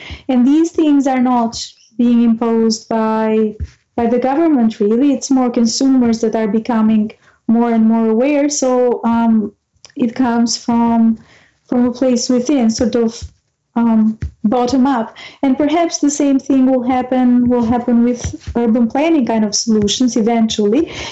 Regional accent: Albania; I'm from Albania originally, and imposed collectivist solutions existed all around Eastern Europe when I was a child

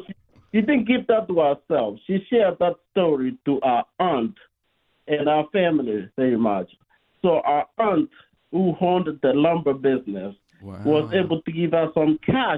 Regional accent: Rift Valley, Kenya; I'm originally from Kenya.

